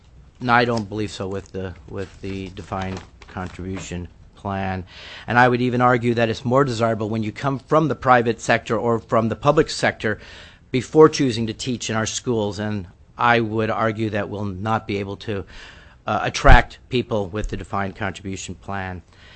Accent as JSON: {"language": "English", "town": "Homer", "region": "Alaska", "country": "United States", "said": "I'm one of Senator Stevens' constituents. I'm from Homer, and I'm a first-year teacher at Vozinseca School, which is at the head of Kachemak Bay."}